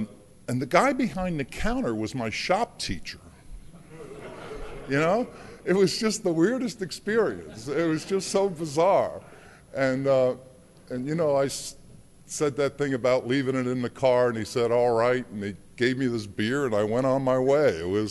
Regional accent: New Jersey, United States; born there; I'm the youngest of six. I was born in New Jersey. My a good Catholic family, six kids, and I'm the youngest, spoiled worthlessly.

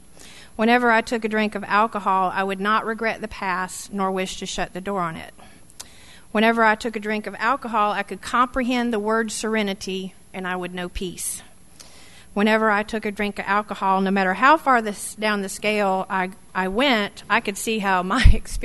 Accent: Alpharetta, Georgia, United States; also born or lived in Duluth, Georgia; And I was born in Duluth, Georgia, grew up in Alpharetta, and my dad, I always say Alpharetta at that time, had two traffic lights, about three cops, and one town drunk

